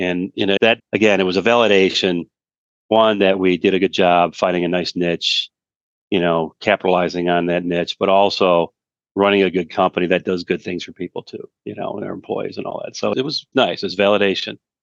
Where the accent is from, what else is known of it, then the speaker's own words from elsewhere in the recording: Detroit, Michigan, United States; I grew up in Detroit. I'm a big fan of Detroit, Michigan